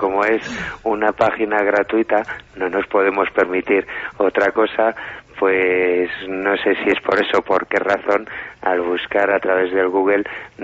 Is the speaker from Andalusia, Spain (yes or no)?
no; Valladolid, Castile and León, Spain; now in Soria, Spain; Yo soy de Valladolid, nací okay. en Valladolid.